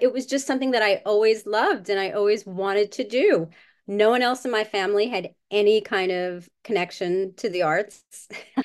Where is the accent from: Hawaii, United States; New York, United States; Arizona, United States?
New York, United States; because I grew up in New York, I've lived here my whole life